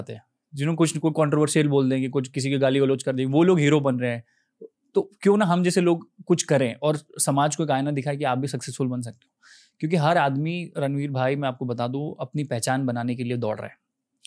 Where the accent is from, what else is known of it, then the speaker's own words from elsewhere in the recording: Labrauda, Madhya Pradesh, India; मैं मध्य प्रदेश का एक जिला है धार, इंदौर से 60 किलोमीटर दूर, वहां पे गाँव है लबरौदा, वहां मैं पैदा हुआ और वहीं पला बड़ा मैं। 20 साल की उम्र तक लगभग वहीं था, मेरा ग्रेजुएशन भी उसी धार जिले में और सरकारी कॉलेज में।